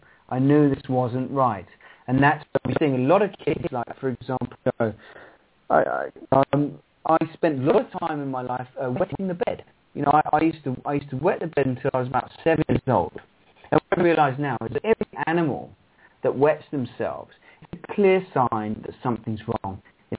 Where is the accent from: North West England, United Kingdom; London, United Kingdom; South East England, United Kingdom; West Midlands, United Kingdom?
London, United Kingdom; Well, I grew up in England, and I went to school in London.